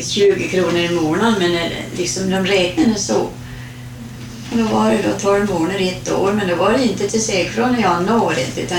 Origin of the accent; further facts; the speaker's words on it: Ljusdal, Gävleborg County, Sweden; now in Indal, Sweden; jag är egentligen född i Lagfors i Ljusdorp, fast nu de flyttade till Bredsjön föräldrarna. Så jag har ju liksom haft min barndom där uppe.